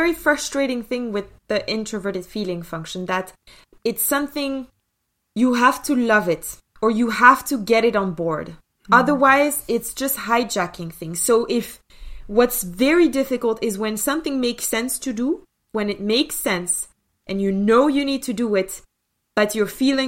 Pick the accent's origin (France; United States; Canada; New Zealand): France; I come from France.